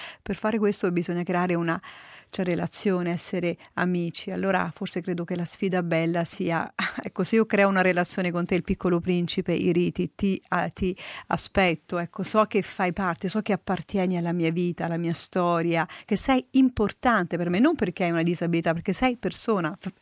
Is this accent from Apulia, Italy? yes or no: no; Abruzzo, Italy; io sono abruzzese